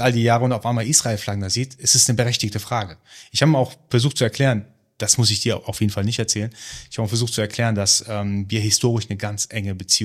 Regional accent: Iran; Ganz früher habe ich auch gesagt, ich bin Perser. Ich bin kein Iraner, ich bin Perser.

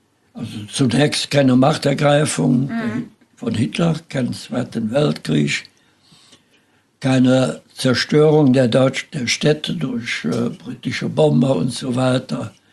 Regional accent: Schönau, North Rhine-Westphalia, Germany; Ja, und ich muss dazu sagen, dass ich geboren und groß geworden bin in der Nordeifel, in einem Tal der oberen Erft. Und der Ort hieß Schönau. Der liegt hinter Münstereifel.

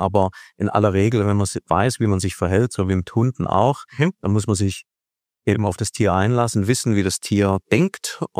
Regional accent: Baden-Württemberg, Germany; Ich bin eine Schwabe

